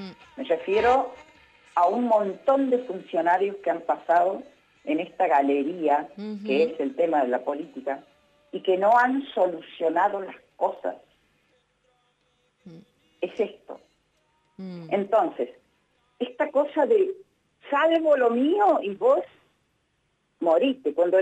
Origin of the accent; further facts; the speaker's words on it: Córdoba, Argentina; yo no voy a participar, lamentablemente, porque yo soy cordobesa y me hubiese gustado.